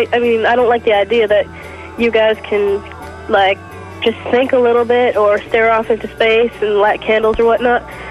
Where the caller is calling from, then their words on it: Arizona, United States; Hello, I'm calling in from Arizona.